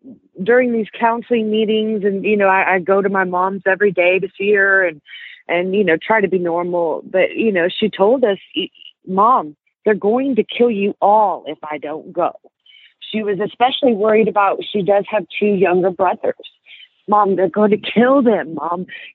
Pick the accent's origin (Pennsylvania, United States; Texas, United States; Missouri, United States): Texas, United States; Houston; I grew up in Houston. We just stayed away from that area.